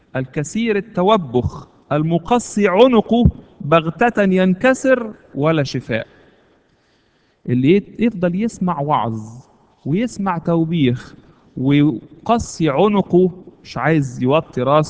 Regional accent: Egypt; واحنا لما تربينا في مصر على المحافظة وتربينا على الصح والغلط والحلال والحرام

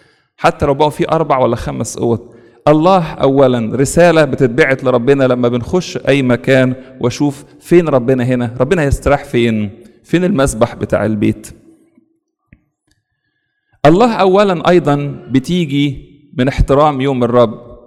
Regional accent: Egypt; moved away; احنا كان عندنا في مصر بيوتنا كانت ضيقة

